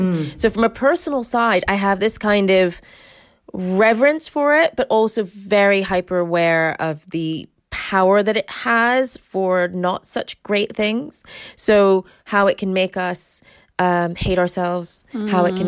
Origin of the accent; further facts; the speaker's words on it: United States; I also have a podcast called Psycho Mama, and I am American, but I've lived in this country like 30 years.